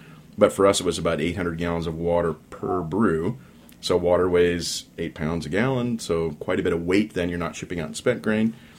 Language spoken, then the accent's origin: English; Midwest, United States; I'm from the little town in the Midwest, so I love the big city.